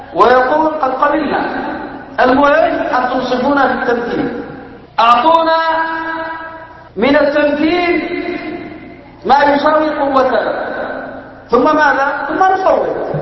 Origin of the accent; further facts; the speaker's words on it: Yemen; عندنا في اليمن يمضون في إجراءات وخطوات إعداد الحوار